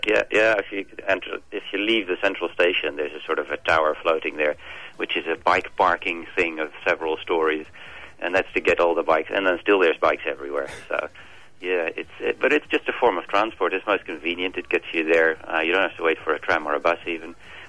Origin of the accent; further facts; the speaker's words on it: Netherlands; English is a second language; now in Australia; I come from the Netherlands, so I cycle to work.